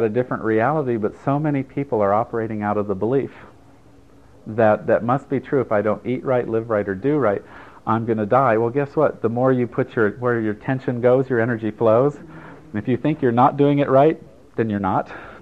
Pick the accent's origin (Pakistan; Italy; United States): Italy; Well, I grew up in Italy.